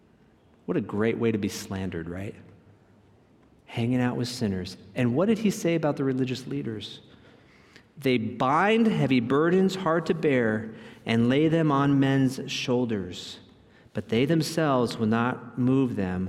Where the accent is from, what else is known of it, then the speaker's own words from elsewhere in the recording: Minnesota, United States; I mean, we're from Minnesota. We get this.